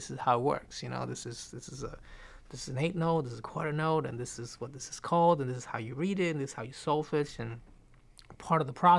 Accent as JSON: {"language": "English", "country": "Puerto Rico", "tie": "born or raised there", "said": "And in this neighborhood where I grew up in Puerto Rico, I was kind of, you know, being introduced to music a little bit at school already"}